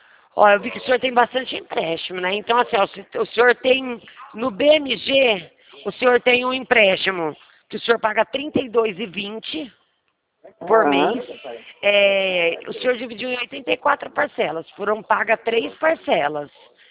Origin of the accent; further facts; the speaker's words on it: Rio Claro, São Paulo, Brazil; Eu sou de Rio Claro.